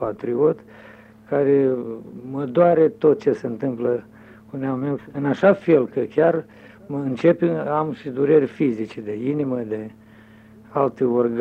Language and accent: Romanian; Leova, Leova District, Moldova; Cum o scrie acasă la Leova, nu mai scrie nimeni. E cum spun, când eu mă întorc cu drag în satul meu și mi-e atât de bine.